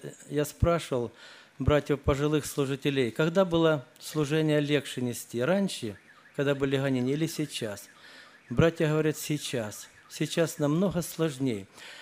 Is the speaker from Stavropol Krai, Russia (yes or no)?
yes; Kislovodsk, Stavropol Krai, Russia; я из Кисловодска, служение пресвитерское несу.